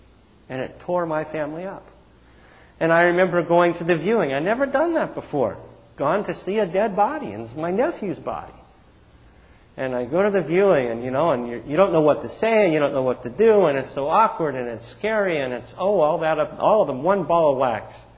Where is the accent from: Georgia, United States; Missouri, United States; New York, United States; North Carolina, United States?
Missouri, United States; In other words, I'm from Missouri, the show me state.